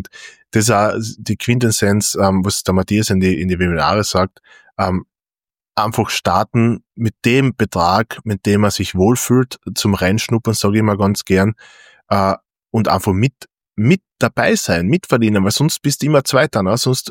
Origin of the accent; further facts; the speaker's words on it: Austria; Die Voest ist ein Name bei uns in Österreich und ist ein wichtiges Unternehmen